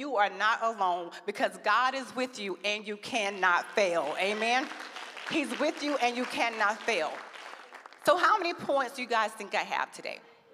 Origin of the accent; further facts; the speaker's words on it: Georgia, United States; accent: Southern; Somebody from the South. I'm proud to be from Georgia, okay? My accent is still there. I try to change it. It won't go nowhere, right?